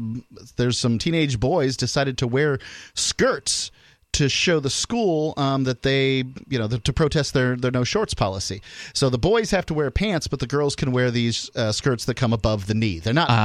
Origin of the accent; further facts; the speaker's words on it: Bradenton, Florida, United States; I grew up in Florida, Bradenton, Florida, Manatee County, Florida, and it's hot there